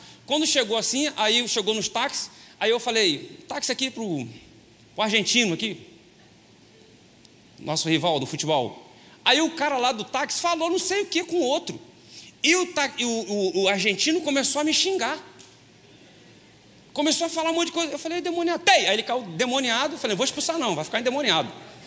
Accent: São Gonçalo, Rio de Janeiro, Brazil; nasci em São Gonçalo, estou lá até hoje, 42 anos em Lodebar.

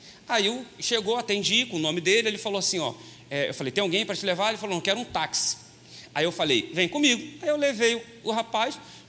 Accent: São Gonçalo, Rio de Janeiro, Brazil; nasci em São Gonçalo, estou lá até hoje, 42 anos em Lodebar.

